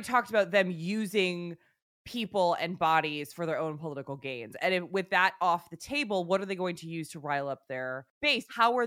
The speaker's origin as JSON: {"language": "English", "town": "Santa Monica", "region": "California", "country": "United States", "said": "I'm from Santa Monica, California."}